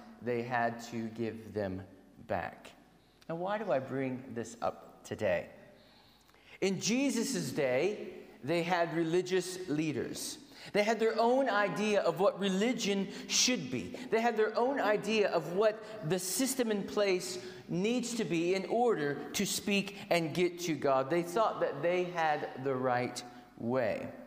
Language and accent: English; United States; growing up in the States, you learn how to play baseball.